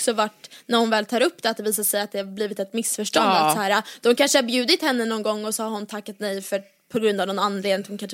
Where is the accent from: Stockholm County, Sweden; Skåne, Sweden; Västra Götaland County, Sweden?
Stockholm County, Sweden; Åkersberga; jag har ett tjejgäng från Åkersberga där jag är uppvuxen.